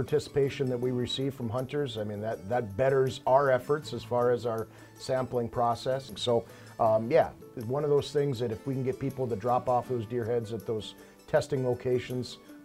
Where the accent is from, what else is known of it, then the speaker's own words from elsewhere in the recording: North Dakota, United States; born and raised in North Dakota